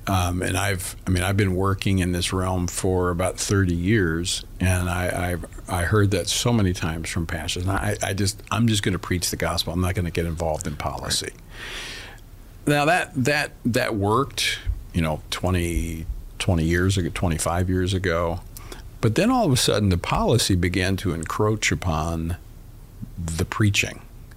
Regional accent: Louisiana, United States

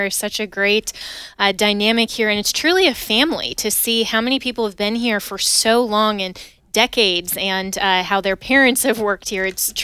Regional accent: Colorado, United States; so I ended up transferring back to my home state of Colorado and graduating from Colorado State in journalism.

